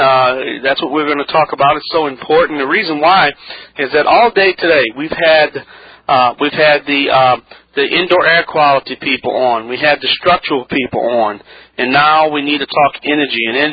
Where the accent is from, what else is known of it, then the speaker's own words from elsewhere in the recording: Louisiana, United States; accent: Cajun; from the Bayou Land